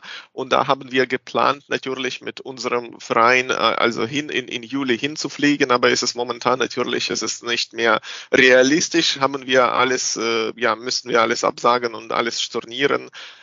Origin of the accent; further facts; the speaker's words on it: Odesa, Odesa Oblast, Ukraine; first language Russian; German is a second language; Russisch ist meine Muttersprache und Ukrainisch in Odessa habe ich in der Schule gelernt, nicht als Fremdsprache, aber als zusätzlich.